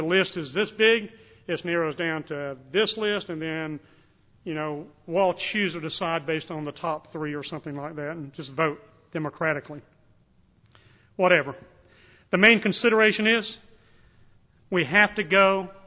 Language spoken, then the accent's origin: English; North Carolina, United States; I grew up in North Carolina, a couple of hours from the beach, 5 hours from the mountain, too far to go for either one of them, I always said.